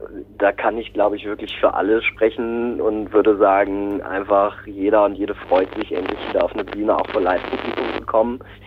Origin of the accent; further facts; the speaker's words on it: Greven, North Rhine-Westphalia, Germany; in Greven, meiner Heimatstadt